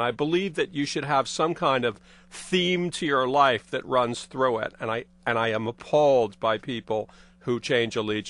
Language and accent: English; Philadelphia, Pennsylvania, United States; And I grew up in Philadelphia, and people in Philadelphia don't care about college football.